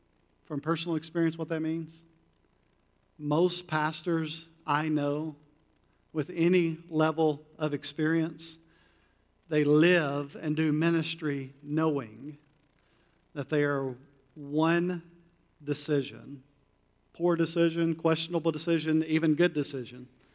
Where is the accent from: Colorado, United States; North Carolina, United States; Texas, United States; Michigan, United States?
North Carolina, United States; I always joke, I was a PK growing up in Eastern North Carolina, and my dad was pastoring a big church